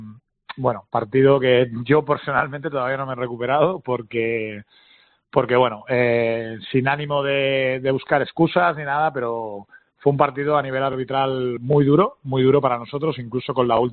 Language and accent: Spanish; Badalona, Catalonia, Spain; Yo soy de Badalona, o sea, para mí primero es bastante especial